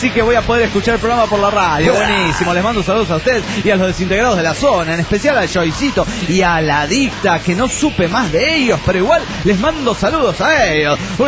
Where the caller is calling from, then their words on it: Argentina; el bolsonés desde Argentina.